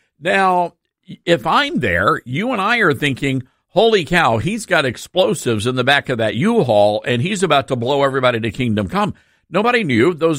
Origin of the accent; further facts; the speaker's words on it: Memphis, Tennessee, United States; much like he has done for other places like Washington, D.C. and Memphis, Tennessee, my hometown.